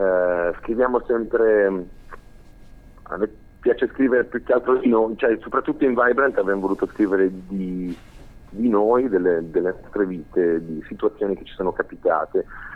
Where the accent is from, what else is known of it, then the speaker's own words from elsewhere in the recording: Switzerland; veniamo dal sud della Svizzera, tra l'altro a pochi minuti dal confine italiano